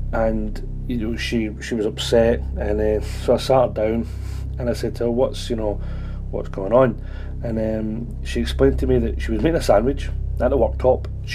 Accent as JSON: {"language": "English", "town": "Glasgow", "region": "Scotland", "country": "United Kingdom", "said": "I'm from Glasgow in Scotland, back over in the UK."}